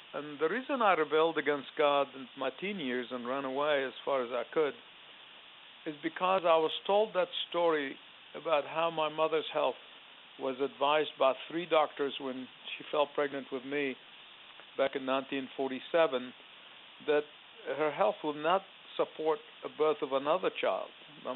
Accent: Egypt; I grew up in Egypt. Our family was a large family, we ethnically Christian family

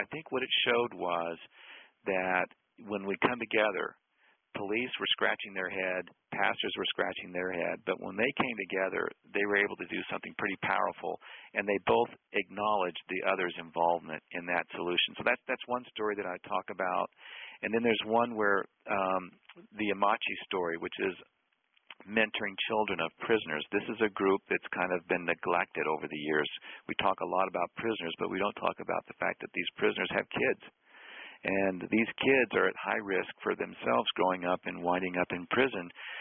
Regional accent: the South, United States; And he was from New York and I was from the South. And I literally busted every stereotype he had of what it meant, what he thought it meant to be a evangelical Christian from the South.

